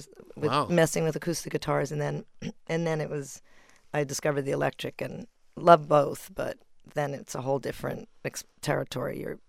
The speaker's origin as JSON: {"language": "English", "town": "New York City", "region": "New York", "country": "United States", "tie": "born or raised there", "also_born_or_lived": "Guayaquil, Ecuador", "said": "I was born in Guayaquil, Ecuador, but I came as a baby girl. My parents brought me. We're immigrants, yes. And I was raised in New York City. I'm a … basically."}